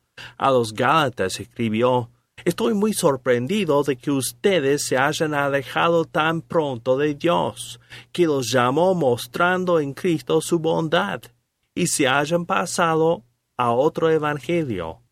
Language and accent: Spanish; United States; En mi país, en Estados Unidos, actualmente existe un falso profeta